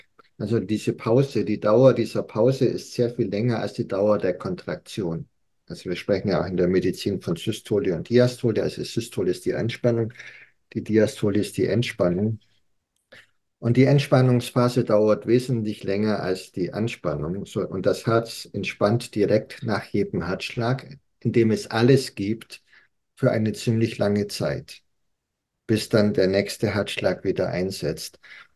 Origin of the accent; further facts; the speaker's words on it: Bavaria, Germany; Ich komme ja aus Bayern